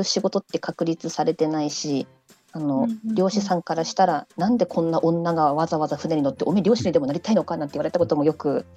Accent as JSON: {"language": "Japanese", "town": "Hachinohe", "region": "Aomori", "country": "Japan", "tie": "born or raised there", "said": "たまたま私の地元青森県の八戸なんですけど"}